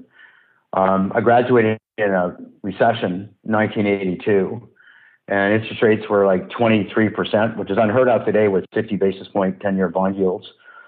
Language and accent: English; North Vancouver, British Columbia, Canada; I grew up in North Van, so I'm a local guy. I've been here my whole life in this city, and I had a nice middle class upbringing.